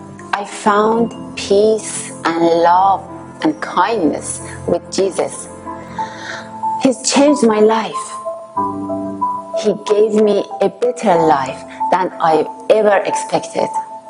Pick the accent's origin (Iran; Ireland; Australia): Iran; we're from Iran